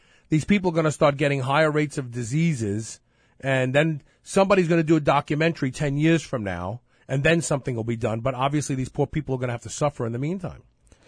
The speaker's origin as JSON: {"language": "English", "town": "Brooklyn", "region": "New York", "country": "United States", "tie": "born or raised there", "said": "so when I was a kid growing up in Brooklyn, there was a bread thrift store, it was called."}